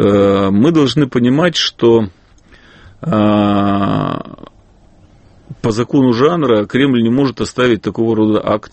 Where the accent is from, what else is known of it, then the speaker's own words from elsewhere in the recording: Saint Petersburg, Russia; поскольку я питерец